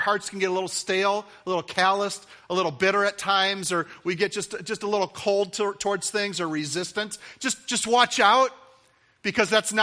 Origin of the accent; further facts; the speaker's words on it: Minnesota, United States; I was raised here in Minnesota. Grew up here and in a family, large Italian family, and we went to a religious traditional church most weekends because our parents made us go.